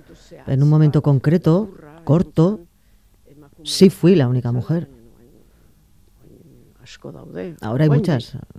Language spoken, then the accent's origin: Spanish; Hondarribia, Basque Country, Spain; En mi pueblo, yo soy de Hondarribi